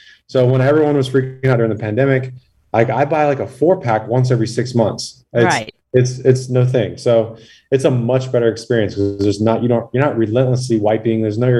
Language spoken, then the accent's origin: English; South Carolina, United States; I grew up in South Carolina, paycheck to paycheck